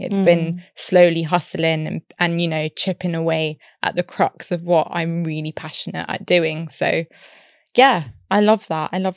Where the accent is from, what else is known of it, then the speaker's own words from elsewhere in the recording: Wembley, London, United Kingdom; growing up in Wembley, going to Ealing Road with my ba, my grandma, walking up and down, hearing the music blaring, going to the mandir, seeing her jewellery, seeing my mum's jewellery